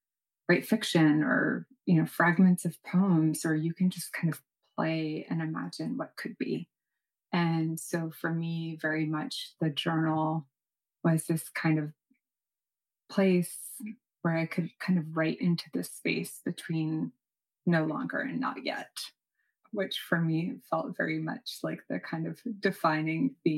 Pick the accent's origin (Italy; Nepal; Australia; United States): United States; New York City, New York; born there; So my father is Tunisian. My mother is Swiss. I was born in New York City, and I have 3 passports